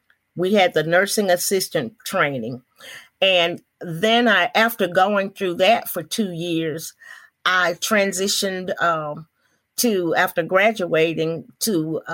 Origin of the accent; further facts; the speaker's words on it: Atmore, Alabama, United States; I'm originally from Atmore, Alabama. I grew up in Atmore.